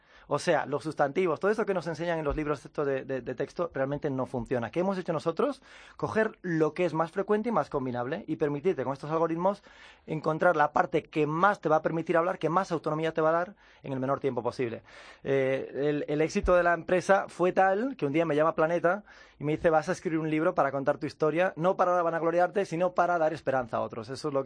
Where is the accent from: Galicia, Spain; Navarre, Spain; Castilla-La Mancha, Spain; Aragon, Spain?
Galicia, Spain; como buen loco gallego, porque soy gallego